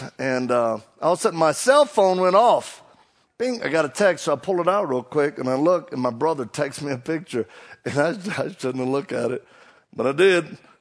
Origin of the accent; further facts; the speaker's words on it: Louisiana, United States; I'm from Louisiana. I'm one of them Cajuns. And, I don't think I have an accent